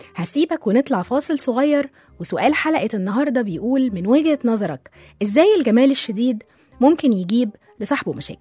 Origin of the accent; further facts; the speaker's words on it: Egypt; ونقول لهم ان احنا من مصر ومن كل محافظاتها معاكم قلبا وقالبا.